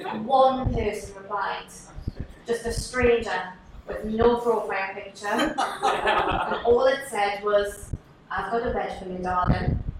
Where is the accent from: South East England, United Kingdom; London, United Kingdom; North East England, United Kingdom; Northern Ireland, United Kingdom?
North East England, United Kingdom; I'm Geordie, I have anything.